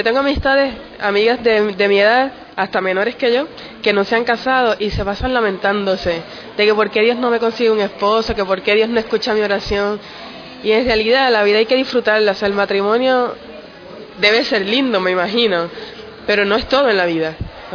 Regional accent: Puerto Rico; now in Argentina; Estoy prestada en Sudamérica, soy de Puerto Rico, estoy estudiando en Argentina, el Señor me trajo a prepararme en teología

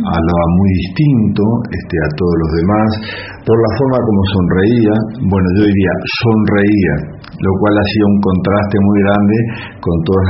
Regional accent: Uruguay; yo soy uruguayo, quiero irme a los Estados Unidos y no me puedo ir

